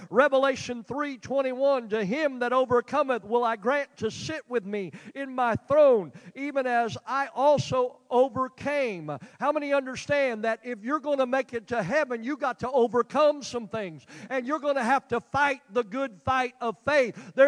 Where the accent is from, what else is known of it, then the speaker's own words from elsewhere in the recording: United States; You know, they know we're from America, okay, pretty well. Especially when we talk. We don't, you know, I don't talk like I'm from England or Germany.